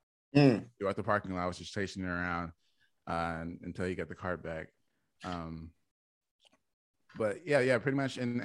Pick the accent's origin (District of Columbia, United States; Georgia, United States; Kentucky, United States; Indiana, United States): Indiana, United States; now in Phoenix, United States; I'm actually not even from Phoenix. Like, I grew up in Indiana. I moved to Phoenix the same time that my Australian friend did.